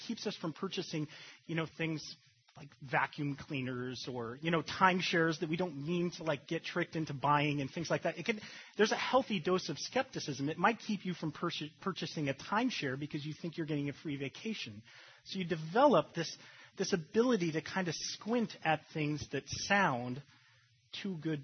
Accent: Phoenix, Arizona, United States; You see, I grew up in Phoenix, Arizona. It's the Valley of the Sun.

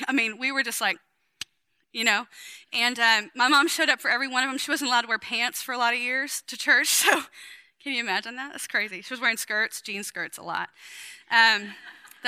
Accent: the South, United States; Even if it's superficial, and I'm from the South where we can just lie about everything, you know, and do it really well.

